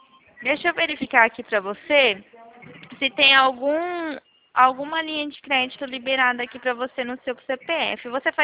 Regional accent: Presidente Prudente, São Paulo, Brazil; também sou aqui de Prudente.

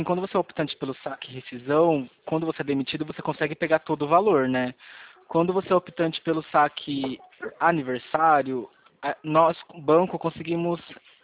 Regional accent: Limeira, São Paulo, Brazil; Eu sou de Limeira, pertinho de você.

